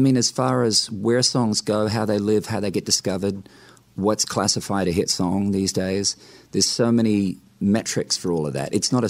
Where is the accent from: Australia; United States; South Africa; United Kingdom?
Australia; where I grew up in Australia, playing all the pubs and clubs